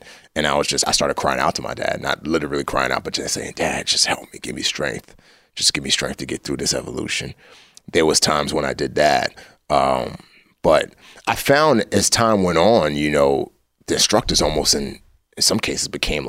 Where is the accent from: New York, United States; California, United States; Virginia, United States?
New York, United States; New York City; the mind games I could take growing up in the Bronx, that prepared me for that.